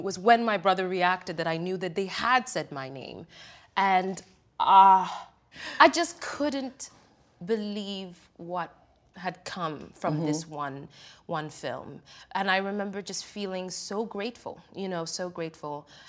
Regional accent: Kenya; growing up in Kenya and being educated in many ways, the Euro way. I went to Kenyan system school for the first 6 years of my life, but then I went to a British system school

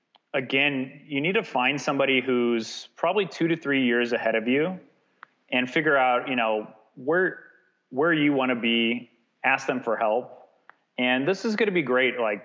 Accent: Wildwood, Missouri, United States; I grew up in Wildwood, Missouri.

